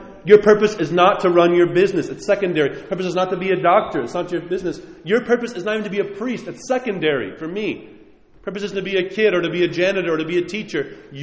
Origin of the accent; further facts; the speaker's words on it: New York, United States; I grew up around potato fields where I grew up in New York on Long Island.